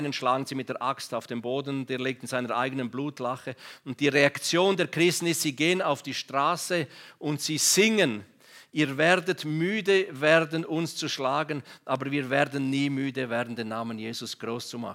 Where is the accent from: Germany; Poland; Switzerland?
Switzerland; Graubünden; im Nationalpark im Graubünden, wo ich aufgewachsen bin